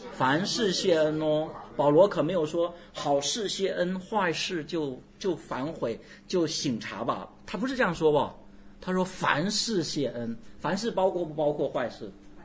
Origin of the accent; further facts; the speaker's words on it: China; 你知不知道我们中国人有一句话说，这个德不配位必遭灾祸